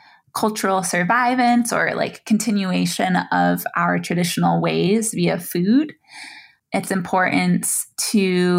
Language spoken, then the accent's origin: English; Red Lake, Minnesota, United States; I come from the Red Lake Ojibwe community, though I was raised away from Red Lake